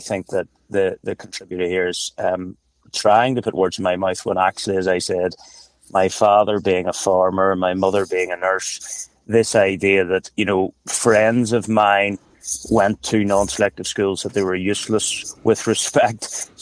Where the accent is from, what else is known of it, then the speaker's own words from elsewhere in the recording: Belfast, Northern Ireland, United Kingdom; growing up in the West, we are very fortunate growing up in Belfast